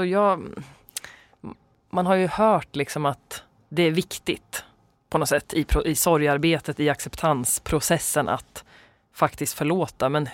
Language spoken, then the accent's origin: Swedish; Örebro, Örebro County, Sweden; also born or lived in Kumla; Och min liksom referens till fängelse var väl att jag kommer från Örebro och Kumla.